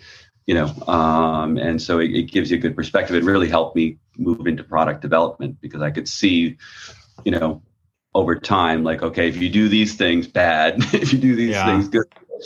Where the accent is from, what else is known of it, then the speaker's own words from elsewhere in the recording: Hartford, Connecticut, United States; I grew up in Hartford, which is, you know, historically insurance.